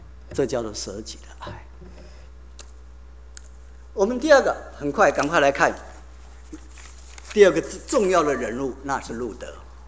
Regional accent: China; 他没有像没有说像我们中国人喜欢常会用的话

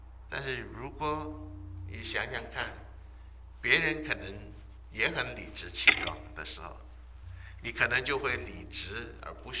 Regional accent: China; 我们中国人每个人都欢喜人往高处

